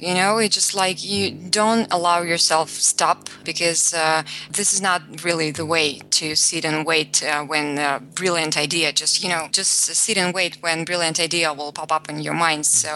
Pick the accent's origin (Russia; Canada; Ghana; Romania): Russia; English is a second language; Well, I grew up in Russia and Russian myself.